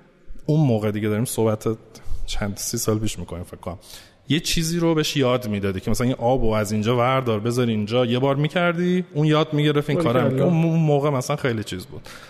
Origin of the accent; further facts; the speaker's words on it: Tehran, Tehran Province, Iran; من متولد اسفند 60 تهران و مثل خودت خب مدرسه در راهنمایی دبیرستان علامه حلی بودم.